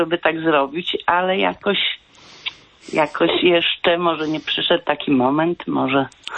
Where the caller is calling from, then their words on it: Wrocław, Lower Silesian Voivodeship, Poland; z Wrocławia.